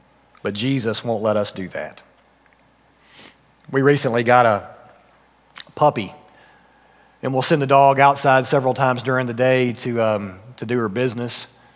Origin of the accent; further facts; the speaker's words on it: Tennessee, United States; And when I was growing up in Tennessee, there was this grocery store that on the outside every spring, they would have this massive area of just multicolored tulips.